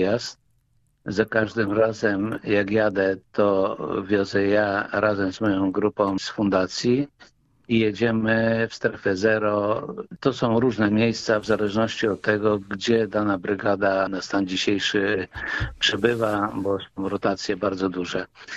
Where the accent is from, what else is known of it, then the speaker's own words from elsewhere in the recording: Trzebiatów, West Pomeranian Voivodeship, Poland; also born or lived in Gryfice; Po prostu urodziłem się w Gryficach i wychowałem się w Trzebiatowie.